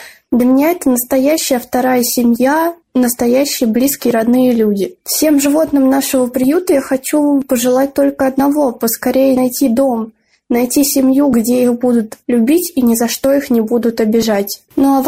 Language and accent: Russian; Moscow Oblast, Russia; Я росла за городом, в Подмосковье.